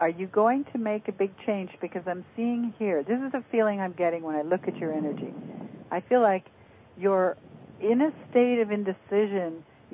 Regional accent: Vancouver, British Columbia, Canada; also born or lived in California, United States; I'm from Vancouver, B.C., and I've certainly lived down in California.

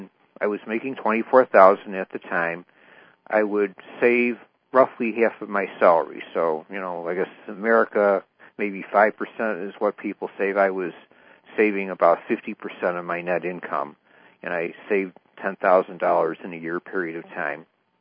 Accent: Chicago, Illinois, United States; So I was living in Pittsburgh, and I'm from Chicago

